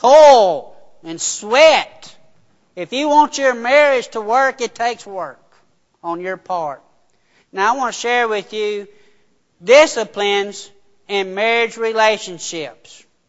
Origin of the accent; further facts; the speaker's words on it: Nebo, Louisiana, United States; I grew up in Nebo. Well, you ain't done nothing. That's how we talk.